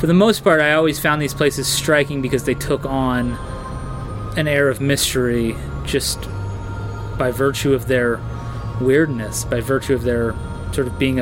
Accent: Coolidge, Arizona, United States; So I grew up in Coolidge, which is a neighboring town, and it's close enough, you know.

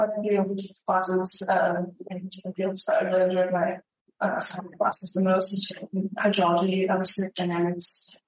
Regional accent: Broadus, Montana, United States; Broadus, Montana.

